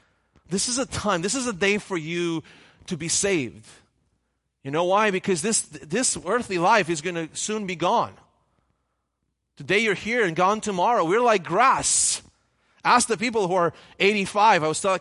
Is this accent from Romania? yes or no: yes; Romania; English is a second language; In my hometown in Romania right now